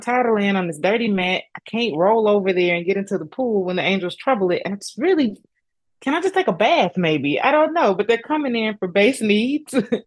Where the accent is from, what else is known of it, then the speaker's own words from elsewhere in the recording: the South, United States; I grew up in the South, so I thought it was just, oh, my grandmama's going to tell a story